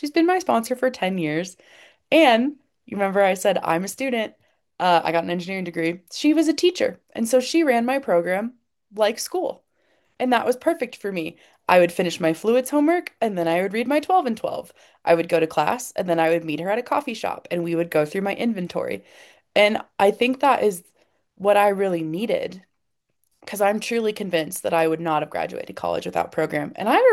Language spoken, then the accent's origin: English; Chicago, Illinois, United States; moved away as an adult; now in Colorado, United States; I moved 1,000 miles from home. Like I said, I'm from Chicago, but I now live in Colorado.